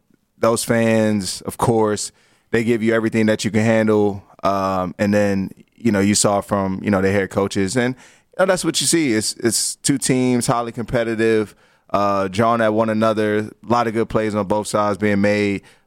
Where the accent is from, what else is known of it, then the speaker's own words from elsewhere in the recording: Washington, District of Columbia, United States; We were playing Washington. That's my hometown. So I jumped in.